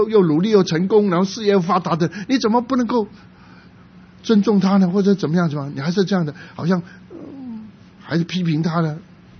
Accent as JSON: {"language": "Chinese", "region": "Guangdong", "country": "China", "said": "因为我是广东人，我们广东人很喜欢讲这句话"}